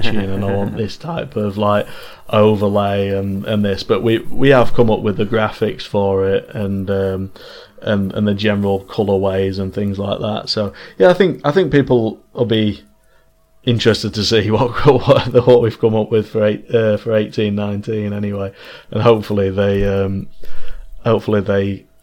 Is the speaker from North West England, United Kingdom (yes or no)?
yes; Manchester, North West England, United Kingdom; obviously we're from Manchester